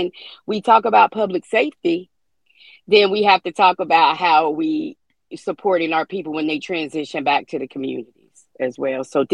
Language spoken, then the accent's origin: English; West Virginia, United States; moved away as an adult; I came here from West Virginia, to make a better life for me and my child.